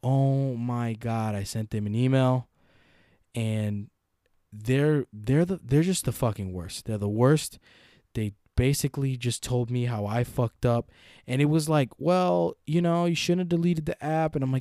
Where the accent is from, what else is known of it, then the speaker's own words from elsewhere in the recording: Brooklyn, New York, United States; I'm from Brooklyn.